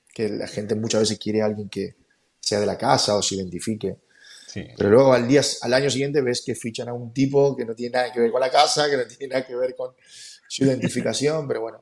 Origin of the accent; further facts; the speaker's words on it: Tucumán, Argentina; Yo soy de Tucumán. Iba a haber mucho Atlético Tucumán y soy hincha de Atlético Tucumán. Pero como somos del interior, normalmente nos damos la libertad de ser alguien de Argentina